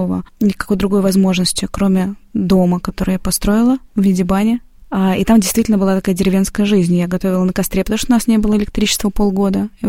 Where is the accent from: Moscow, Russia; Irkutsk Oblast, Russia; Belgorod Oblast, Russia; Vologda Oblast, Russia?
Moscow, Russia; я такая девочка из Москвы, актриса